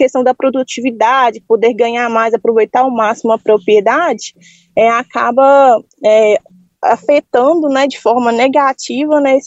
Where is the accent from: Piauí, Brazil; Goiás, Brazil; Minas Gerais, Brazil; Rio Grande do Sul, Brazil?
Minas Gerais, Brazil; Por exemplo, eu mesma venho lá de Minas Gerais.